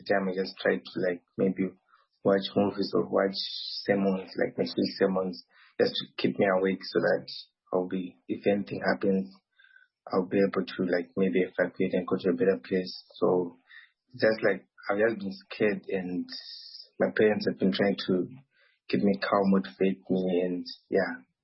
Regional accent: Zimbabwe; now in Ukraine; from Zimbabwe, and I'm in Ukraine, Chinitsky, and I'm studying computer engineering, and I'm in my third year.

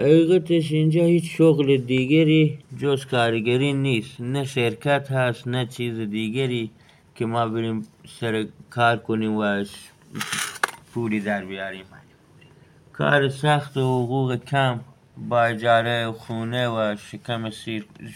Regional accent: Iran; انگار نه انگار ما جز ایرانی هستیم

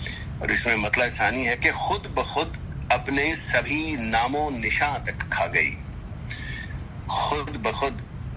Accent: Punjab, Pakistan; اردو کی تعلیم جو ہے وہ، جہاں سے میں ہوں پنجاب سے، وہاں آپ کو اسپیشلی بڑے شہر میں جا کر آپ کو کورسز لینے پڑتے ہیں

